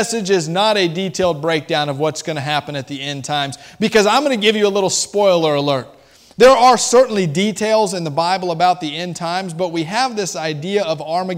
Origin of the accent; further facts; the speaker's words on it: Miami, Florida, United States; I'm a fan of the Miami Heat. I always have been growing up in Miami, Florida.